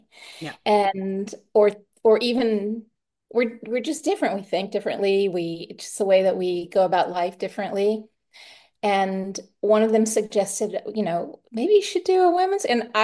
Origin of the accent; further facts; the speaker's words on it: West Virginia, United States; my parents, I grew up in West Virginia, and my parents are very country folk.